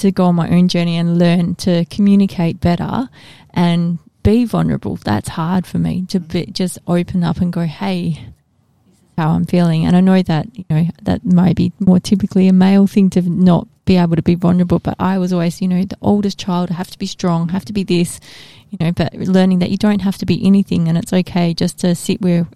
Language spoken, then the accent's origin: English; Perth, Western Australia, Australia; growing up in Perth, I used to always walk, and I still do it.